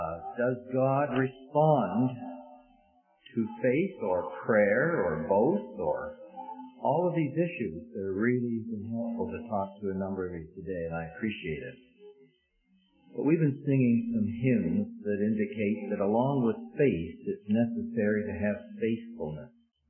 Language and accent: English; Alberta, Canada; Now, why should a cowboy from Alberta be asking you where Calvin Coolidge?